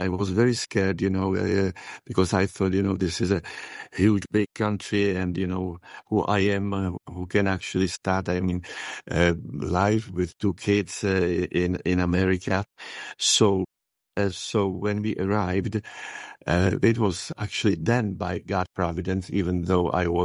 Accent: Czechia; Well, I am from Czechoslovakia and Czech Republic originally.

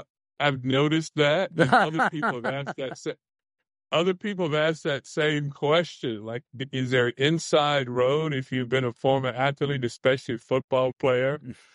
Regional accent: Orlando, Florida, United States; I grew up in Orlando, Florida, so I'm from the city beautiful, as it's called, and grew up attending a Presbyterian church in the neighborhood.

